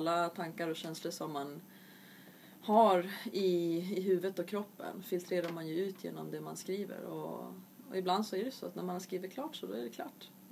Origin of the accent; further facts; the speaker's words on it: Vaasa, Ostrobothnia, Finland; accent: Finland Swedish; now in Stockholm, Sweden; Jag kommer ifrån Vasa, men har bott i Stockholm i 10 år.